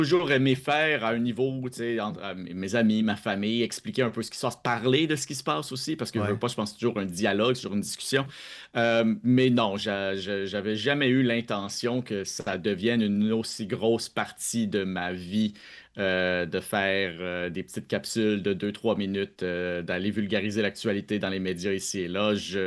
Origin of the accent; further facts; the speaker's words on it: Sainte-Pétronille, Quebec, Canada; Je viens de Québec, j'ai grandi à Sainte-Pétronille de l'île d'Orléans. J'ai fait mon primaire, secondaire, cégep, premier programme d'université à Québec.